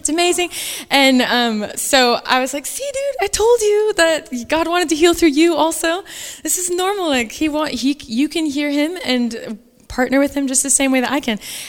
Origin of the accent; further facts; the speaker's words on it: United States; I'm from America, and I went to the Bethel School in Reading